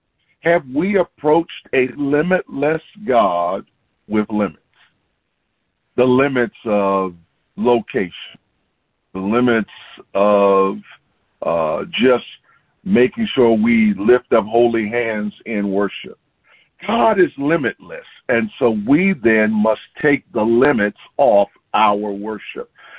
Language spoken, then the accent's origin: English; Georgia, United States; Y'all know I'm from Georgia, amen, and so I thought about this morning.